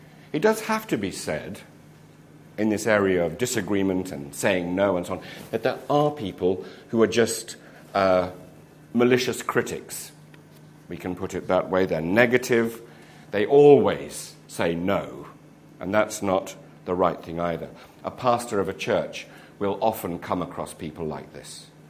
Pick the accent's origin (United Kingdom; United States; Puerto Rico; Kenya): United Kingdom; I'm sorry, I'm British.